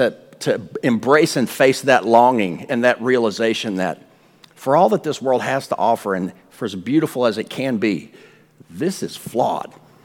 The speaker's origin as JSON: {"language": "English", "region": "Texas", "country": "United States", "said": "But no, I'm not crazy. I'm from Texas."}